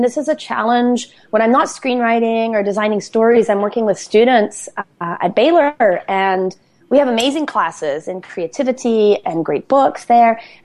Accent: Ireland; Well, the short answer is that I'm Irish.

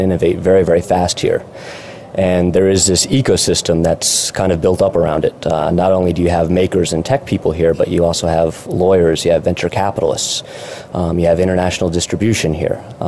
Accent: United States; now in Shenzhen, China; I'm a lawyer from the United States, and I'm with Raj in Shenzhen.

